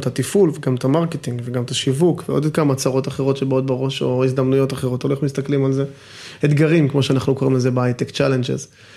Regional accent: Bat Yam, Tel Aviv District, Israel; גדלתי בבת ים, אז אישי זה לא טוב, וג'ינג'י.

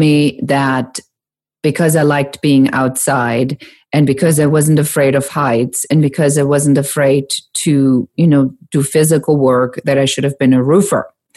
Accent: Nuremberg, Bavaria, Germany; also born or lived in Munich; I'm born in Munich and I grew up in Nuremberg.

